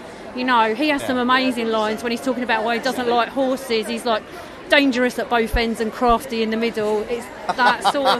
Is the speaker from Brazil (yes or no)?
no; East of England, United Kingdom; accent: Glaswegian; now in Glasgow, United Kingdom; I'm from Glasgow. I'm married. My wife's Glaswegian, so I've been living there for years. But obviously, I'm originally from Essex. You never lose the accent.